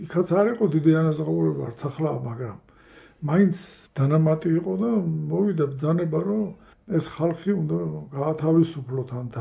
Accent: Kutaisi, Imereti, Georgia; მე ქუთაისიდან ვიყავი ჩამოსული.

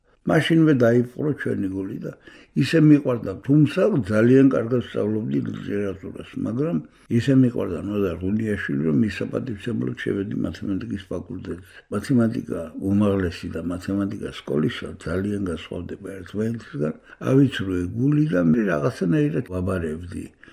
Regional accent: Didi Lilo, Tbilisi, Georgia; მე გავიზარდე სოფელ დიძლილოში, საიდანაც არის დედა ჩემი.

